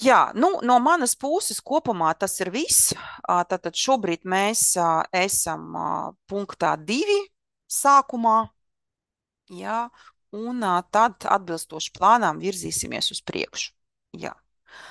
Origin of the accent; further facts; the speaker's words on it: Riga, Latvia; kurus es kā rīdzinieks nemaz nezinu, kad ir tādas vietas